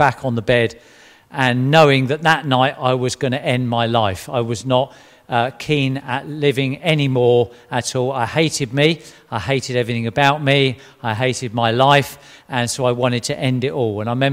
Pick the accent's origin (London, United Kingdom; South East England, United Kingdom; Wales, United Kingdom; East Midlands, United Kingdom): South East England, United Kingdom; Now, growing up in Kent and Sussex, most of the southeast, I knew where Tunbridge Wells, roughly where Tunbridge Wells was.